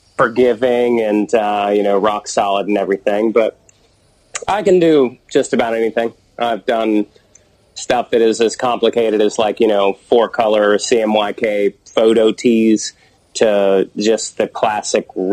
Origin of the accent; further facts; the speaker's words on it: Midwest, United States; And, you know, I'm from the Midwest, so average is great.